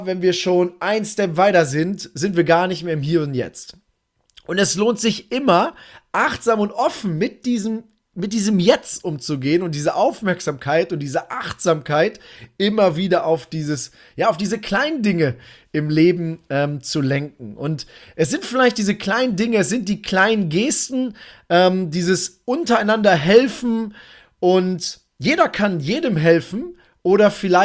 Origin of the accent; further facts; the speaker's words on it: Velen, North Rhine-Westphalia, Germany; Und jetzt war ich letzte Woche in Velen in meiner Heimat und habe das Prepaid-Handy abgeholt.